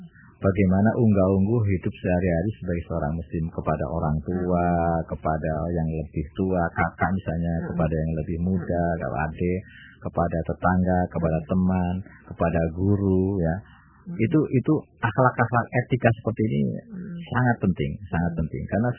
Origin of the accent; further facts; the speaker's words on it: Java, Indonesia; kita tetap saja tidak pernah kehilangan sebagai orang Jawa, sebagai orang Nusantara gitu loh